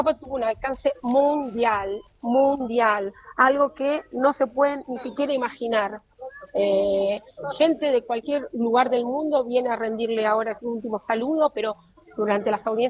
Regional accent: Buenos Aires, Argentina; moved away as an adult; now in Rome, Italy; Yo nací, soy porteña, nací en Belgrano hace muchos años y estoy aquí desde el 2001, vino un poquito antes de toda la revolución, en abril de 2001, que vivo en Roma.

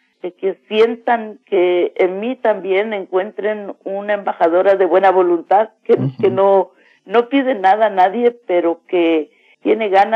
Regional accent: Chimel, Quiché, Guatemala; Pues yo siento cosas también que ya solo quedan en el sueño, porque bueno, ya vamos envejeciendo, ¿no? La calidad de vida que yo hubiera tenido en Chimel tal vez era distinto porque no comía mucha carne

